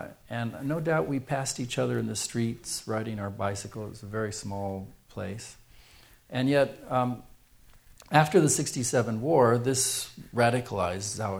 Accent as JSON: {"language": "English", "town": "Cairo", "region": "Cairo Governorate", "country": "Egypt", "tie": "born or raised there", "second_language": "English", "said": "when I was growing up in Cairo, he and I lived in the same neighborhood. Same very upper-class neighborhood called Mahdi, suburb south of Cairo, right on the Nile River."}